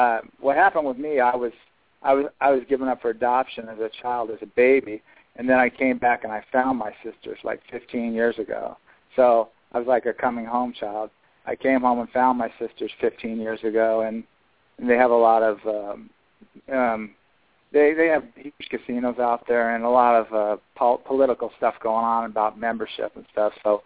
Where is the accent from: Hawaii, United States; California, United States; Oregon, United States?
California, United States; San Diego; also born or lived in Arizona; now in Tucson, United States; I'm actually from California, but I live in Arizona. I live in Tucson. And I grew up in both places, in San Diego and in Arizona.